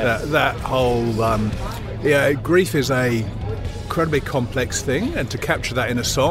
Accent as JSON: {"language": "English", "town": "Sydney", "region": "New South Wales", "country": "Australia", "said": "From Sydney, just about 3 miles away."}